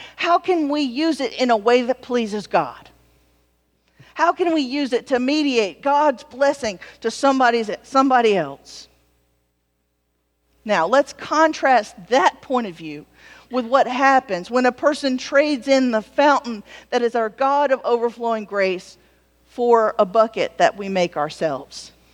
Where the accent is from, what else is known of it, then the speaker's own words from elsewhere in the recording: the South, United States; I'm a simple person. I'm from the South. We have buckets, you know?